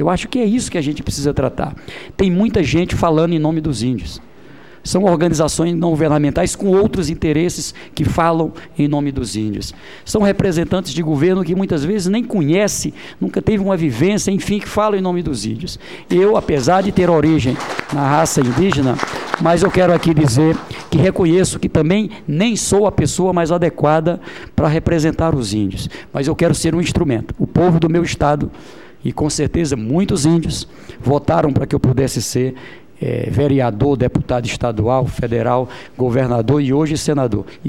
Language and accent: Portuguese; Brazil; sou brasileiro. E como brasileiro, sou índio.